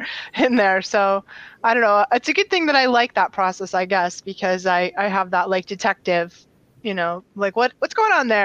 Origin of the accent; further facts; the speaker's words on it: New England, United States; I'm from New England, so it's like an epidemic here.